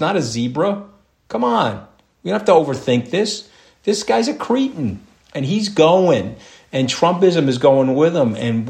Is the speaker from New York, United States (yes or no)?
yes; New York, United States; Do you think I care? I'm a New Yorker.